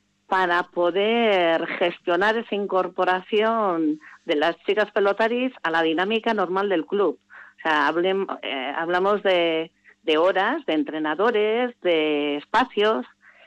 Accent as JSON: {"language": "Spanish", "town": "Vitoria-Gasteiz", "region": "Basque Country", "country": "Spain", "tie": "born or raised there", "said": "Pues yo alavesa soy. Bueno, soy de Vitoria de toda la vida, entonces."}